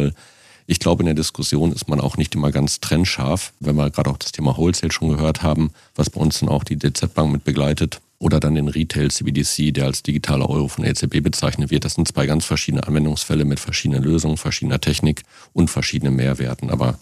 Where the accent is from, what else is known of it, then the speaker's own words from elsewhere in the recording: North Rhine-Westphalia, Germany; ich komme heute aus der Heimat, aus Ostwestfalen, obwohl mein Bürostandort natürlich beim BVR in Berlin ist.